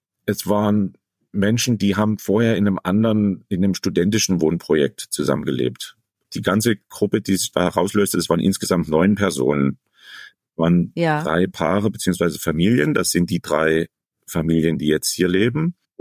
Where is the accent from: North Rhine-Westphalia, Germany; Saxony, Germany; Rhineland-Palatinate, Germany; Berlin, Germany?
Saxony, Germany; Dresden; Ich bin nicht in Dresden geboren, aber in Dresden aufgewachsen. Also ich war 2 Jahre alt, als meine Eltern mit mir und meinen Geschwistern nach Dresden gezogen sind. So dass ich fühle mich als Dresdner.